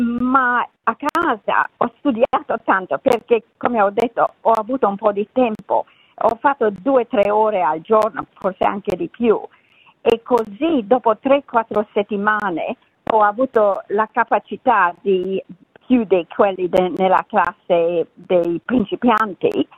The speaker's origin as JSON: {"language": "Italian", "country": "Romania", "tie": "born there", "second_language": "Italian", "said": "Io sono nata in Romania e da quando ero piccola volevo parlare italiano."}